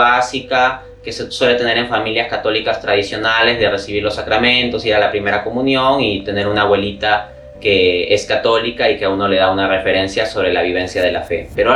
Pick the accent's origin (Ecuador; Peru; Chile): Peru; soy peruano.